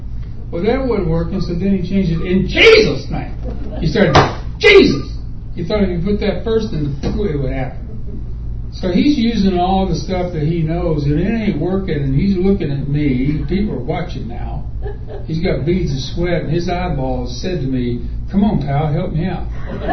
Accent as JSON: {"language": "English", "region": "Texas", "country": "United States", "tie": "born or raised there", "said": "Now, I grew up in Texas, and ever since I was this big, I have been taught by deacons in the Southern Baptist Church"}